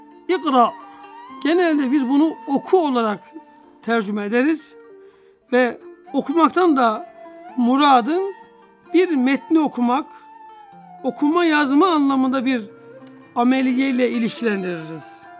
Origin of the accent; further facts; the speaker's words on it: Sivas, Turkey; Bizim bendeniz de acizane Anadolu'nun tabiri caizse ortasından Sivas'tan bir kardeşiniz olarak bizim oralarda bir adet vardır.